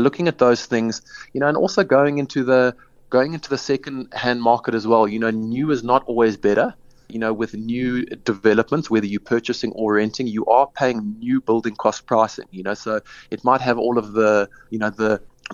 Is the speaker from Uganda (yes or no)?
no; Johannesburg, Gauteng, South Africa; 100%. I'm from Joburg. I agree with that statement.